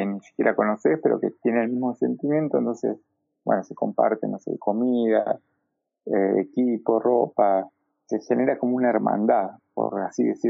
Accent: Bariloche, Río Negro, Argentina; digo los tres porque somos tres de Bariloche

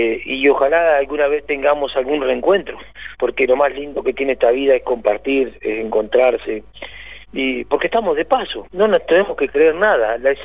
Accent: General Galarza, Entre Ríos, Argentina; señor presidente, hoy vengo de un pueblito chiquito, General Galarza.

